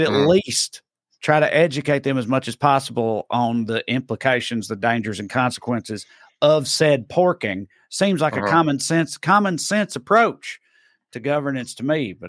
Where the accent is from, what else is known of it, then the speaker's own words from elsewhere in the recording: the South, United States; like, I mean, look, I'm from the South.